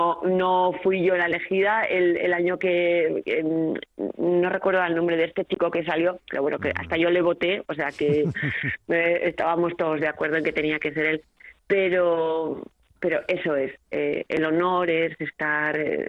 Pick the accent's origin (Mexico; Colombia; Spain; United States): Spain; San Sebastián, Basque Country; now in Navarre, Spain; yo no nací en Navarra, aunque claro, ya llevo muchos años viviendo, soy donostiarra, siempre lo pongo en valor, soy donostiarra muy orgullosa